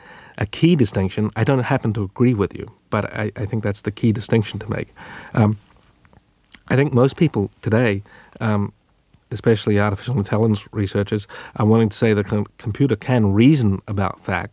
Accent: Adelaide, South Australia, Australia; I grew up in Adelaide, South Australia, which was fairly remote technologically from the rest of the world.

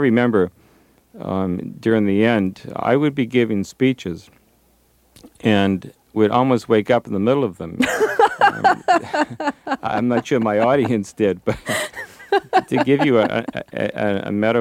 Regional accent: Massachusetts, United States; I was Greek. I was from Massachusetts.

